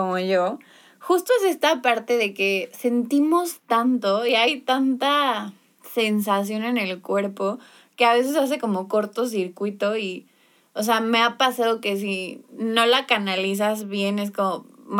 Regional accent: Mexico; Que creo que como sociedad mexicana otra vez caemos mucho en esto.

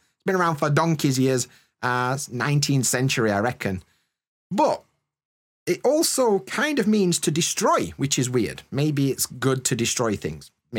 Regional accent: the north of England, United Kingdom; You can tell I don't spend much time around posh people, but I'm from the north. What do you expect?

